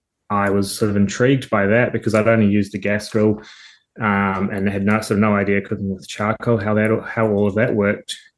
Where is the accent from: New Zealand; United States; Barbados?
New Zealand; but I'm from New Zealand originally, in case anyone picks up on the accent